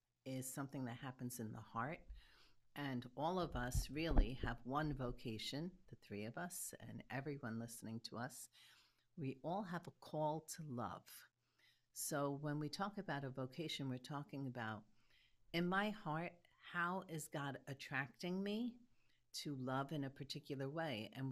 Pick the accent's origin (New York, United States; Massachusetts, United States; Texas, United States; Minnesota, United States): New York, United States; New York City; born there; So I was born in Hell's Kitchen. It's a section of New York City. I would say it's like a rough section of New York City.